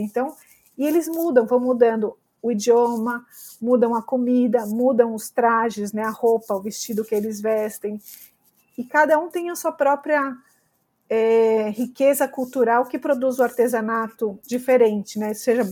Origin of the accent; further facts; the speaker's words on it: São Paulo, Brazil; em São Paulo, por exemplo, de onde eu sou